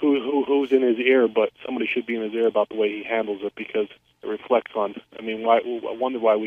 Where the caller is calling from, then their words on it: Harrisburg, Pennsylvania, United States; I'm calling here from Harrisburg